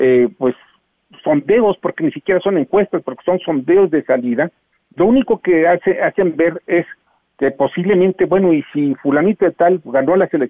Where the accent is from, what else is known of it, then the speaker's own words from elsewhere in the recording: Mexico; Pero a mí me gusta declararme ganador como mexicano.